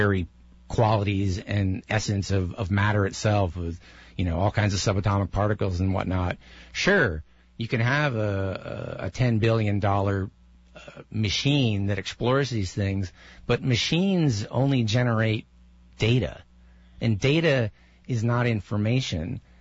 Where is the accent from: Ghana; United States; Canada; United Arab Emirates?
United States; Seattle, Washington; I grew up in Seattle, and we have an extensive ferry system going back and forth across the Puget Sound.